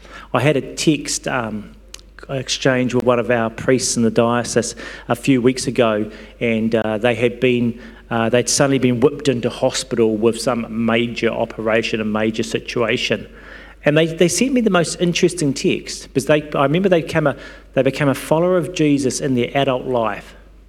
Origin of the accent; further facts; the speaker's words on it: Stokes Valley, Wellington, New Zealand; Wasn't particularly good growing up in Stokes Valley. We didn't have much to do but crash cars.